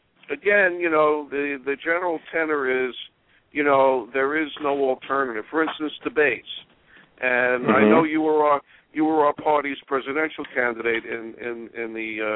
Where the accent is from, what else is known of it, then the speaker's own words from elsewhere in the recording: New York, United States; Now, I'm from New York, so I can only speak to New York